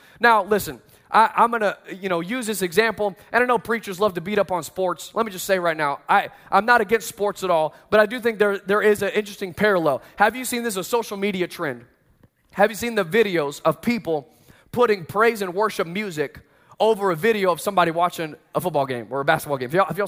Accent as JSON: {"language": "English", "region": "the South", "country": "United States", "said": "Listen, you go down, I'm from the South, and they praise and worship."}